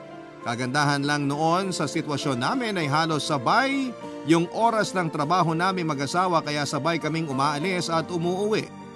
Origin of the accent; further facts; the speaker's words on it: Central Luzon, Philippines; 34 years old na sa ngayon. Taga Bulacan po ako pero yung trabaho ko ay nasa Makati.